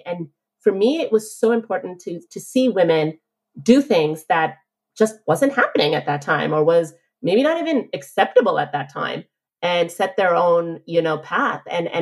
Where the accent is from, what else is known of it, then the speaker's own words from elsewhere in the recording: Pakistan; I'm originally from Pakistan.